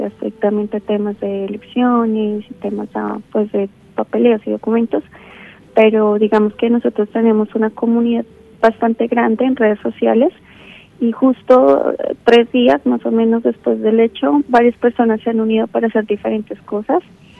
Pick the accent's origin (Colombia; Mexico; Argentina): Colombia; soy colombiana